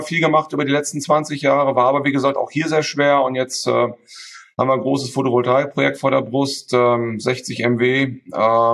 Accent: Münster, North Rhine-Westphalia, Germany; Ich bin in Münster geboren, habe da auch in der Nähe, bin ich dann auch zur Schule gegangen

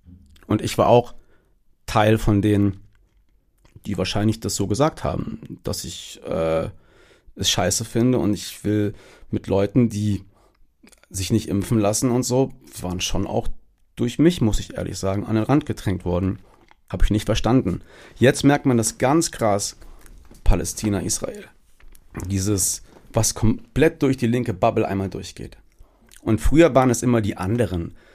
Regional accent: Cologne, North Rhine-Westphalia, Germany; ich komme aus Köln-Ehrenfeld, das ist ein durch und durch gentrifiziertes Viertel, in dem 50% Grün wählen und 25 links.

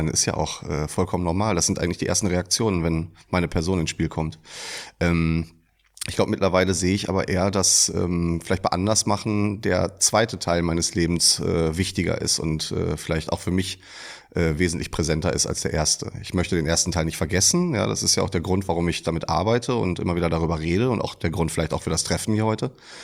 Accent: Dortmund, North Rhine-Westphalia, Germany; ich komme aus der Dortmunder Nordstadt

